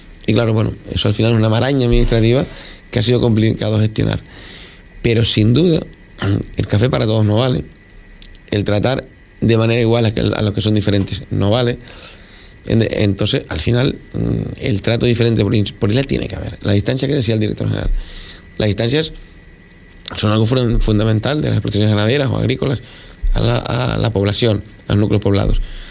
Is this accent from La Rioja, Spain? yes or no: no; Canary Islands, Spain; Yo soy consciente, soy del Hierro.